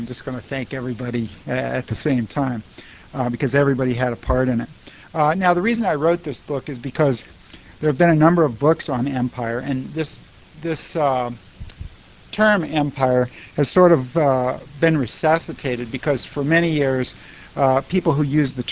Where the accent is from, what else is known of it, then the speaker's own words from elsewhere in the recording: United States; if you look at it as an American, most Americans aren't aware of this